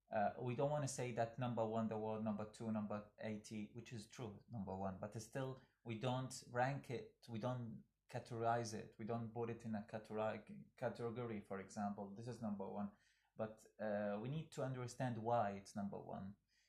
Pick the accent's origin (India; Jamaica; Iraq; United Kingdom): Iraq; English is a second language; I come from Iraq, where is not trust there, not trustworthy life.